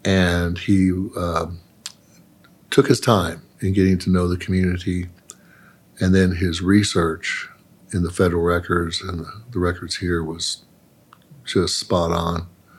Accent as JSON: {"language": "English", "town": "Tulsa", "region": "Oklahoma", "country": "United States", "tie": "born or raised there", "said": "But gosh, I was raised in Tulsa, 60 miles from here, and I didn't hear about it."}